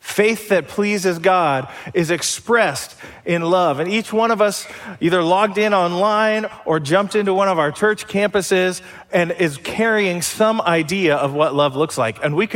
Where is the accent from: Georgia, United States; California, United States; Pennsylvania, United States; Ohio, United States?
Ohio, United States; Bellbrook; I grew up in Bellbrook, not far from any of our campuses.